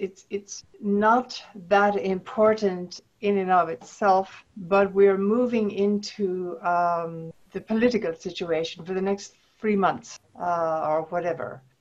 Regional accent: Ireland; now in United States; I I am Irish, but I live in Northern California.

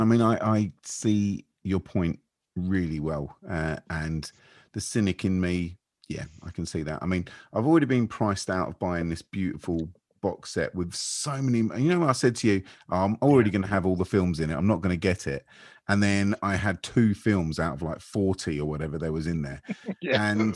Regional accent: United States; I'm an American.

